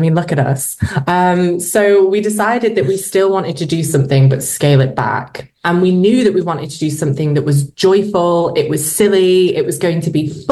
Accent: North West England, United Kingdom; moved away as an adult; now in London, United Kingdom; I'm from Cheshire. I'm Northern. I did performing. And then I moved to London when I was 19.

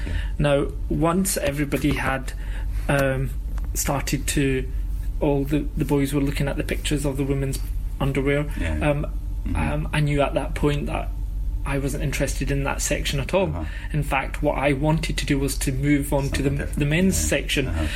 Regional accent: Scotland, United Kingdom; I identify as a LGBT gay Muslim man born and brought up in Scotland, and that's what I call home.

